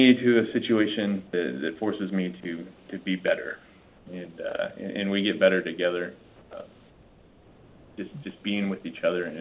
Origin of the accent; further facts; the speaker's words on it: Portland, Oregon, United States; I kind of became a Southern Oregon transplant growing up in Portland. You know, growing up in Portland, I honestly, Southern Oregon to me was Eugene.